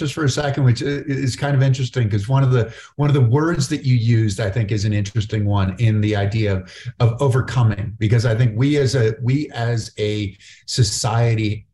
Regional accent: Massachusetts, United States; I mean, I'm from Massachusetts, right?

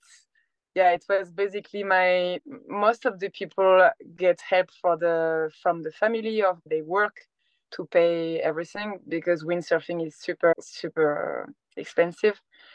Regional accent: Provence-Alpes-Côte d'Azur, France; English is a second language; I was born in Marseille, in the south of France. Then I grew up in Liban, a very small city, in the beginning of the Alps. So I was an hour and a half away from the coast, from the Mediterranean Sea.

